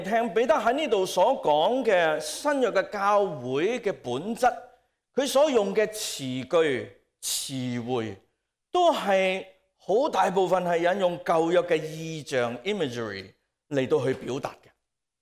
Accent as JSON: {"language": "Cantonese", "country": "Hong Kong", "said": "可能我们香港人文学未必那么好，不过我们其实经常都用类似的东西"}